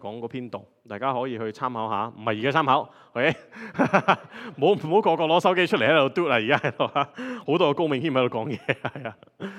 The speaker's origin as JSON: {"language": "Cantonese", "country": "Hong Kong", "said": "我哋 我哋香港人講得好好嘅揾食啊嘛"}